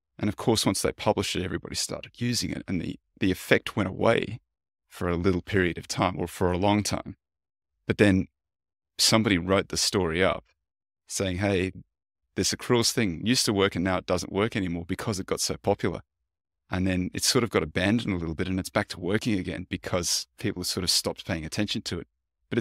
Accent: Australia; now in United States; as an Australian American, but Australian originally, born and raised, there's a lot more of it in Australia.

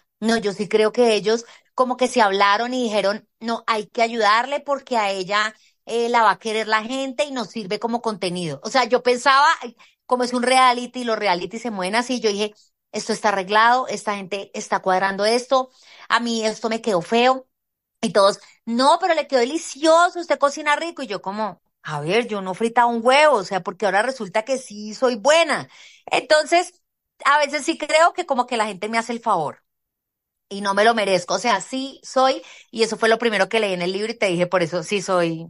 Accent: Villavicencio, Meta, Colombia; de un plato como me lo servirían en mi tierra, en Villavicencio

